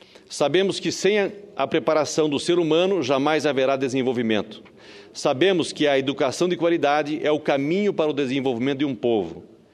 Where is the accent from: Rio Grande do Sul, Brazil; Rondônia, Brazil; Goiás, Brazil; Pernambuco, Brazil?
Rondônia, Brazil; Como brasileiro, amo meu país. Como cidadão, desejo trilhar um caminho em prol ao desenvolvimento do Brasil.